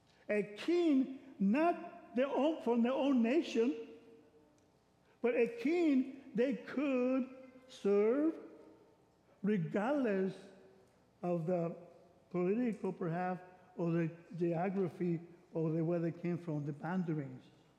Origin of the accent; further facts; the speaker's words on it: Puerto Rico; English is a second language; now in Springfield, United States; he knew that I was coming from Puerto Rico to Springfield, Missouri, to face a new dynamics of studying English.